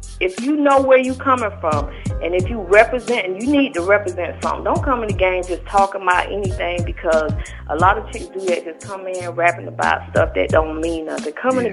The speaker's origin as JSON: {"language": "English", "region": "the South", "country": "United States", "said": "Y'all know I'm from the South."}